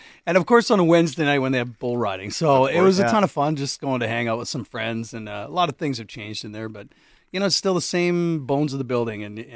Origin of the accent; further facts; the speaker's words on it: Kitimat, British Columbia, Canada; also born or lived in Vancouver; I was born in Vancouver, raised in Kitimat, actually, up north